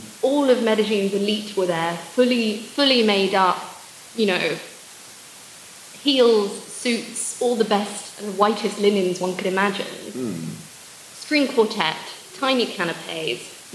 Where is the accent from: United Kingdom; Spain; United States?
United Kingdom; England; accent: English; I know how I sound. Yeah. Very English as well.